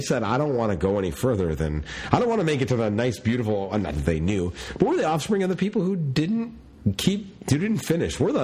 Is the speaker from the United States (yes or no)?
yes; Illinois, United States; southern suburbs, south suburbs of Chicago. Like, Chicago is it's not Illinois. Let me just say this. I grew up in Cook County.